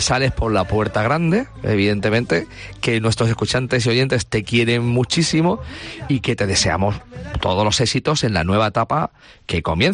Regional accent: Spain; el país que más trasplante hace en el mundo, que somos los españoles

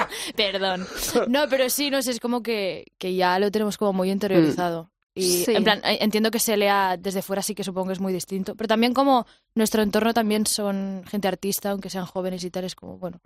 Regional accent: Cabrils, Catalonia, Spain; Bueno, ya sé, yo somos de Cabrils, que es de un pueblo chiquitito como a media hora de Varna.

